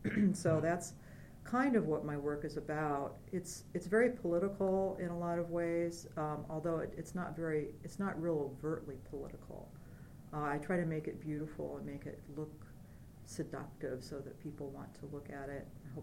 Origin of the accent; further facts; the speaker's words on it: Nebraska, United States; Also, growing up in Nebraska with the threat of tornadoes